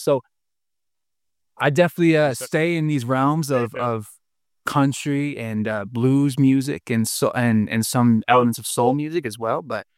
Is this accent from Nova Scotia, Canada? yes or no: yes; Nova Scotia, Canada; born there; now in Winnipeg, Canada; and I'm new to Winnipeg, Manitoba. I haven't lived here for quite so long. I was born in Nova Scotia, in fact.